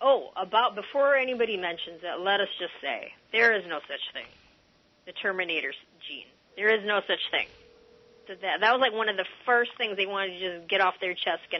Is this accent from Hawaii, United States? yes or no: yes; Hawaii, United States; that story is so similar to Hawaii, where our, as the Hawaiian people, lands have been taken, privatized, taken over, and sugar or pineapple has been grown on it